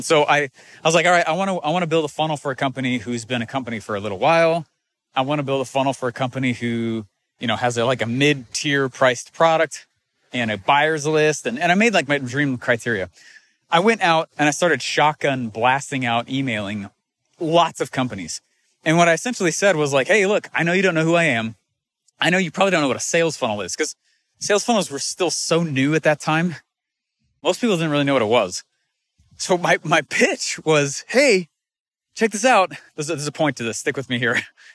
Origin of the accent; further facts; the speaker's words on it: Denver, Colorado, United States; And I grew up in Denver, but it's not like Boise, Idaho is an easy place to fly into.